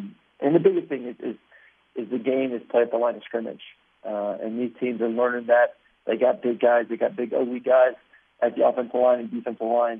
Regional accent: Florida, United States; but I knew growing up in Florida, everyone's throwing up at you.

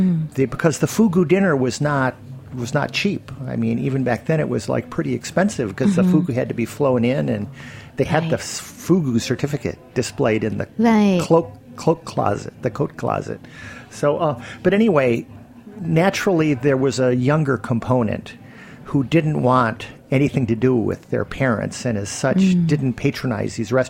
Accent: Wisconsin, United States; moved away as an adult; also born or lived in New York; I mean, I moved to New York from Wisconsin in 1977.

